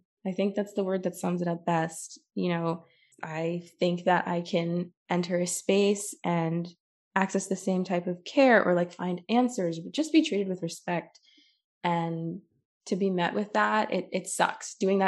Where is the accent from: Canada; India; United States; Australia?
Canada; Brantford, Ontario; in my hometown of Brantford, Brant, and Six Nations